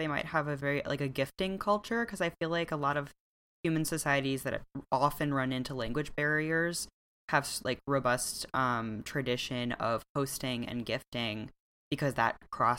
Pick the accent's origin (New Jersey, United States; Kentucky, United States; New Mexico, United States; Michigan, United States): Michigan, United States; This shows I'm from Michigan, where they're like, it's a big thing.